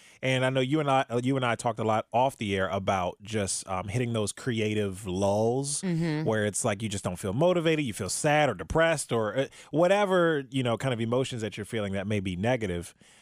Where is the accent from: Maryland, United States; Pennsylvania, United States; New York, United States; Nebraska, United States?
Maryland, United States; I'm originally born and raised from in Maryland.